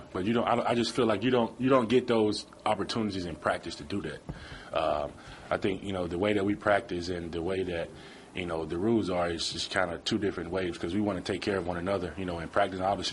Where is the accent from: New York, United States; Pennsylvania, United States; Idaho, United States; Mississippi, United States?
Mississippi, United States; Yazoo City; My hometown did a few special things for me. They had a hometown parade. They did. They named the longest street in Yazoo City after me, which is really special.